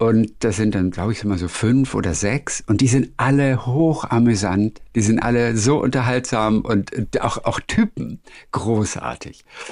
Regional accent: Germany; Aber das wirkte peinlich irgendwie, also für mich so, als Deutsche.

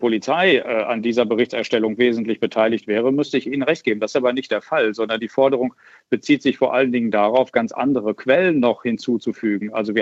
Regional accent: North Rhine-Westphalia, Germany; Ich beobachte das in Nordrhein-Westfalen zum Beispiel, mein Heimatbundesland, sehr intensiv

